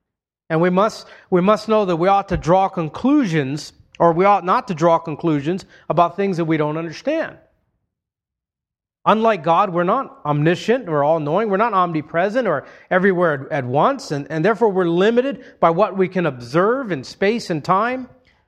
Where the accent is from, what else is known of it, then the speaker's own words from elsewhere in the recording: Hawaii, United States; In fact, where I grew up in Hawaii, the Hawaiian proverb was